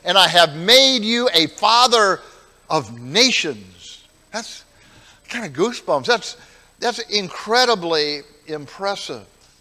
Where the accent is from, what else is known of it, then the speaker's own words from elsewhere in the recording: Ohio, United States; I said, look, I grew up in Ohio. Man, it 10 below and 3 feet of snow.